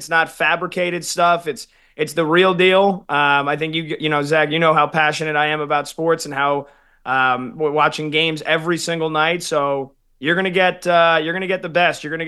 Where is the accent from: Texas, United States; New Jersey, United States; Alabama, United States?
New Jersey, United States; You know, I grew up in Central New Jersey listening to WFN in New York.